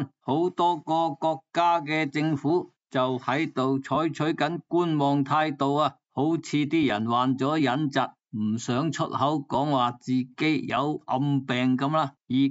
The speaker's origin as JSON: {"language": "Cantonese", "region": "Guangdong", "country": "China", "said": "我哋广东人"}